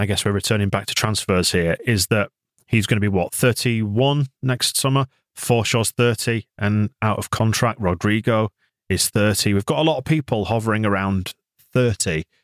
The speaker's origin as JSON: {"language": "English", "region": "Yorkshire and the Humber", "country": "United Kingdom", "said": "because I'm from Yorkshire."}